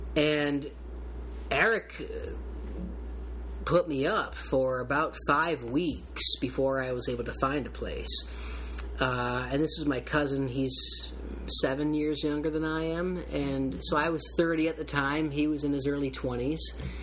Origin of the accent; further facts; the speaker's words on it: Michigan, United States; All of Detroit and then Flint and my hometown and where my parents still live, just outside of Flint.